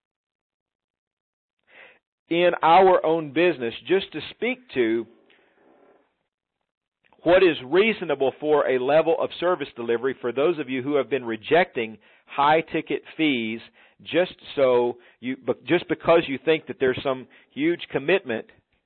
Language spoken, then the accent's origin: English; Mississippi, United States; as many of you are aware, I grew up in Mississippi, and so, you know, there's a lot of country people in Mississippi.